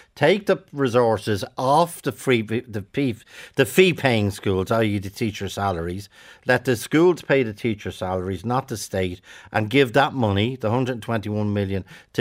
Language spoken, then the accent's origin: English; Ballyfermot, Leinster, Ireland; I come from Ballyfermot.